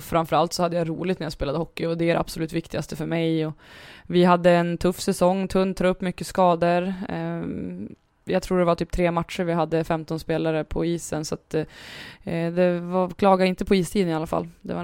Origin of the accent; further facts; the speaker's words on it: Frånö, Västernorrland County, Sweden; Jag var ju en bybo, jag var ju inte från stan. Jag var ju från Frånö, det var ju 5 kilometer utanför.